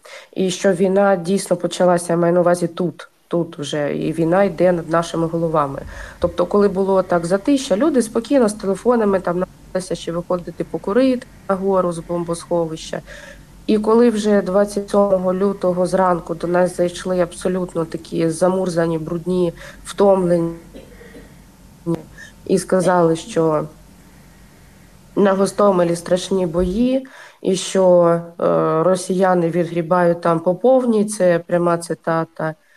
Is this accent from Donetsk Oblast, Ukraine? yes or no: yes; Yenakiieve, Donetsk Oblast, Ukraine; Я з Єнаківа Донецької області